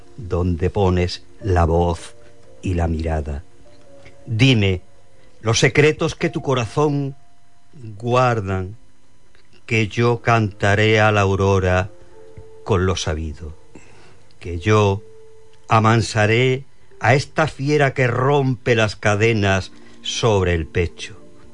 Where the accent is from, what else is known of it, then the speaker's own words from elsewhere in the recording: Huelva, Andalusia, Spain; otro que hablo de mi tierra, de Huelva, de Andalucía.